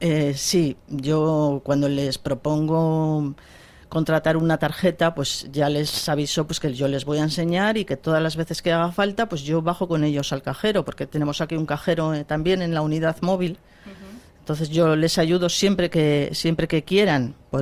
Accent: Labastida, Basque Country, Spain; porque yo soy de La Bastida, entonces voy a Leza y a Samaniego, que están muy cerquita de mi pueblo.

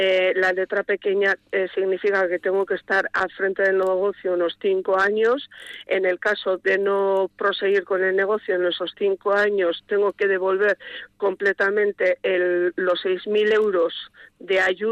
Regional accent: Labastida, Basque Country, Spain; Vitoria y mi pueblo, que es La Bastida.

